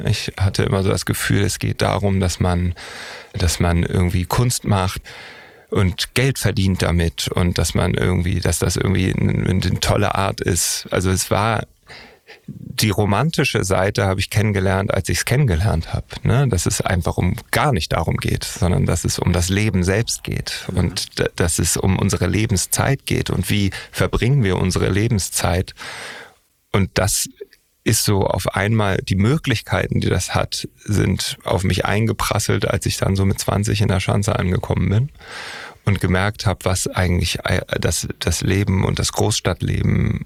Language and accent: German; Bergedorf, Hamburg, Germany; Also ich bin ja aus Bergedorf, also genau genommen aus Boberg. Da weiß ich gar nicht, ob man richtig sagen kann, Hamburg.